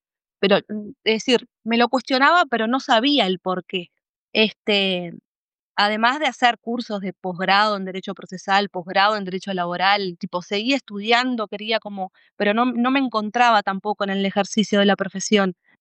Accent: Rivera, Uruguay; soy oriunda de Rivera, para los que no saben

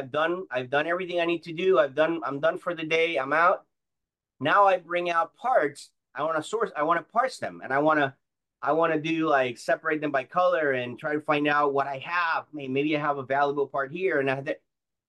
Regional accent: Panama; English is a second language; So I am from Panama, Central America. I live in Panama. I'm down here. It's a challenge, to say the least. I'm from down here.

